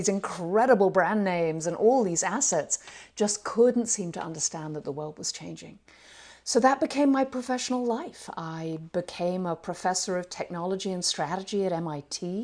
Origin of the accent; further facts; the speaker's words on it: United Kingdom; That comes from my background as a Brit.